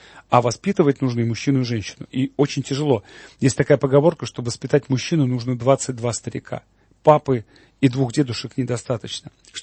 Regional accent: Moscow, Russia; also born or lived in Kazan; А потом я вырос, извините, в Москве в 80-е годы.

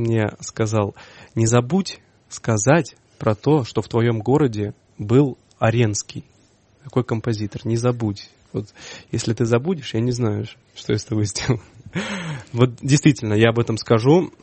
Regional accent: Livny, Oryol Oblast, Russia; born there; Я родился в Орловской области, в Орловской губернии, город Ливны. Это небольшой город

